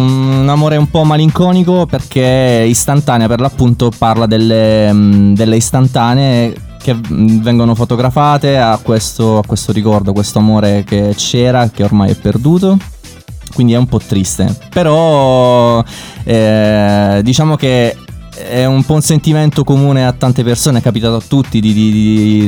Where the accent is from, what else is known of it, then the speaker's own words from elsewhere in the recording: Martina Franca, Apulia, Italy; Noi veniamo da Martina, dalla Valle d'Itria … il cantante della band.